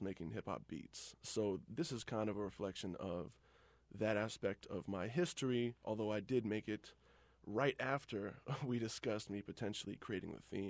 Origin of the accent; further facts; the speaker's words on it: East Coast, United States; I grew up on the East Coast because my dad went to New York to play trumpet and stayed, and I came back.